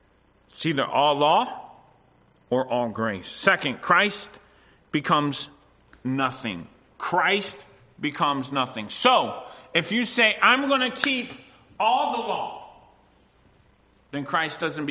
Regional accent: United States; because I grew up in the States, and where I grew up, we didn't learn healthy eating.

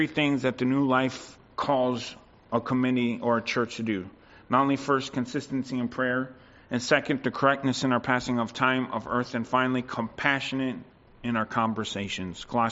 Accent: United States; born there; I was born in America. I get that statement very well.

